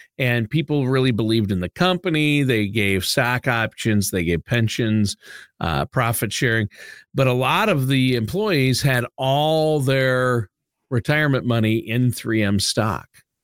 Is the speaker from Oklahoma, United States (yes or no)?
no; Minnesota, United States; I grew up in Minnesota where 3M is headquartered, big corporation, right?